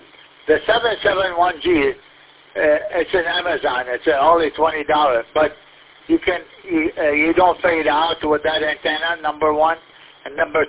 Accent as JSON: {"language": "English", "town": "Detroit", "region": "Michigan", "country": "United States", "said": "Hi, Jack. I'm from Detroit."}